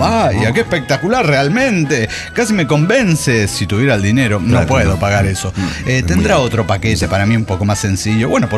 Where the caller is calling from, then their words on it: Buenos Aires, Argentina; de Buenos Aires, Argentina.